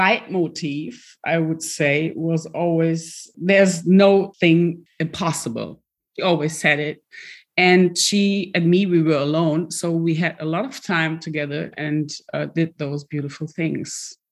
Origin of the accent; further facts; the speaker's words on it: Duisburg, North Rhine-Westphalia, Germany; I grew up in Duisburg the first 5 years of my life in a very simple, very mixed neighborhood surrounded by Thyssen and Krupp, very industrial, blast furnaces and chimneys directly opposite the König Pilsner brewery. I've been raised by my grandmother